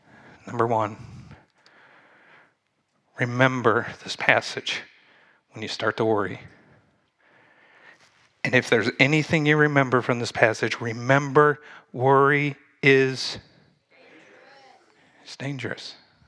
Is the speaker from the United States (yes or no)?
yes; Indiana, United States; now in New Jersey, United States; Now, I'm from Indiana, and we have birds and flocks that go together at times, but something happened that day that I have never seen before, and come to find out it happens quite often here in New Jersey.